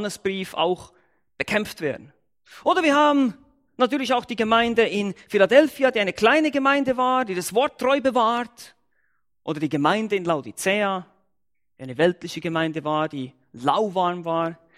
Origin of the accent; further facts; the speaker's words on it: Switzerland; first language German; Meine Muttersprache ist Deutsch, ich bin Schweizer, wie ihr sicher alle hören könnt.